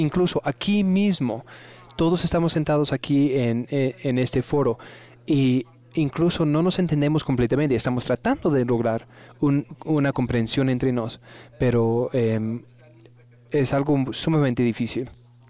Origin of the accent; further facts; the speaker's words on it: United States; En mi país, hace 30 años o 40 años, se llamaba el punto de fusión. Y el punto de fusión quería decir que cuando llegaba inmigrantes a Estados Unidos, que ellos se volvían americanos, estadounidenses